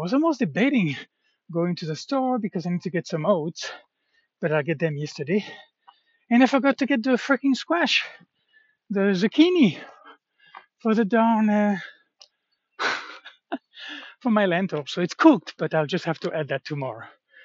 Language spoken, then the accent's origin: English; France; English is a second language; now in United States; I'm from France, you know, I'm white